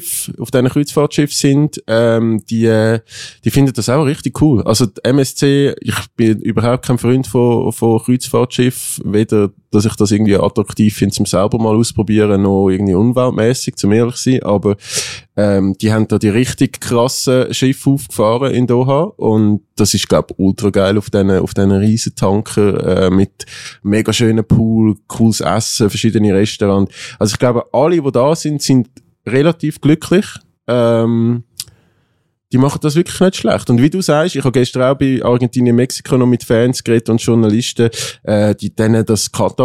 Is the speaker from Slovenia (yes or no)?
no; Switzerland; sonst sind wir Schweizer ja dann meistens mit der Nazi dabei und auch in dieser Bubble ein bisschen.